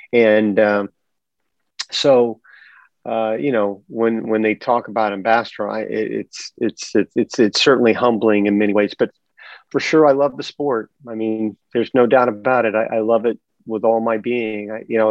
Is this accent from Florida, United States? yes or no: yes; Winter Haven, Florida, United States; I grew up in Winter Haven, Florida, which is right in the middle of the state. And my hometown is about 70% water.